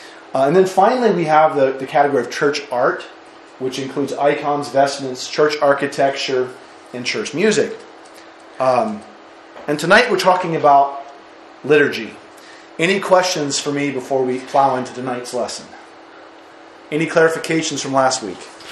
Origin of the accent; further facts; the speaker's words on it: United States; I have lots of money. I'm American.